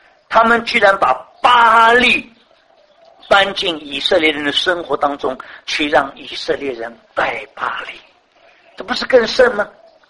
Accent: China; 就像我们中国人有许许多多口述的祖传的这一些的事迹

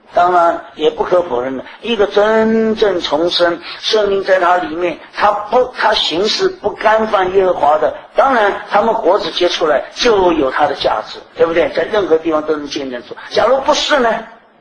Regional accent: China; 特别我们中国人不晓得为什么跟犹太人过不去

